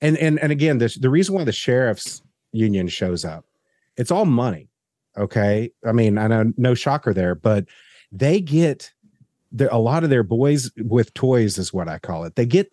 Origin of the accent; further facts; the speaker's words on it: the South, United States; And I'm like, whoa, as a Southerner, let me tell you